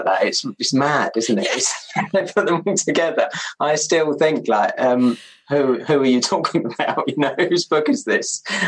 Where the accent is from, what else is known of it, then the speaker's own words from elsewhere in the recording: London, United Kingdom; And to me as well, growing up in London, it just seemed like this big open space.